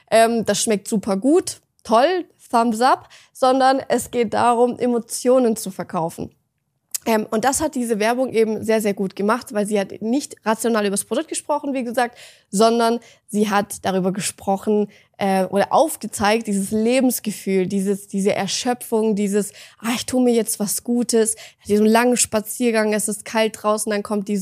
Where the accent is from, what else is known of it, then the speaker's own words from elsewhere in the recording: Germany; wir sind Deutsche